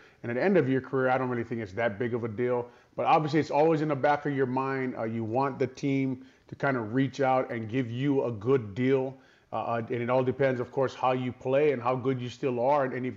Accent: Hawaii, United States; I was in my home state of Hawaii for the last two or three weeks.

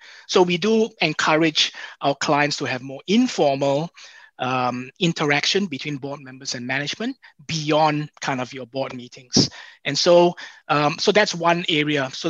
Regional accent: Singapore; being a Singaporean

